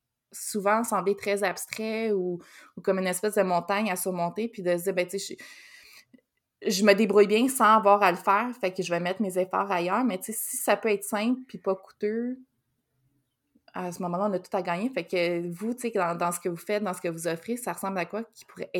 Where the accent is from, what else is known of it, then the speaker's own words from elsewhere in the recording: Quebec, Canada; accent: Quebec; nous, c'est plus difficile avec notre accent québécois